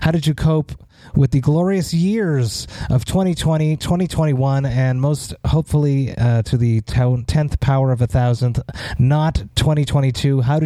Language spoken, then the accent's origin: English; Montreal, Quebec, Canada; show will come through Montreal on April 21st at Place Belle. I am so stoked to see a big ass show in my hometown.